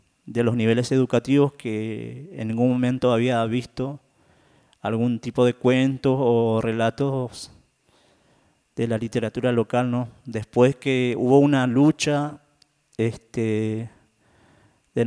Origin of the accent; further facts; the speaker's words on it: Formosa, Argentina; después volver otra vez a mi ciudad natal y decir, tengo que terminar la primaria, después ir a Formosa Capital y terminar la secundaria también.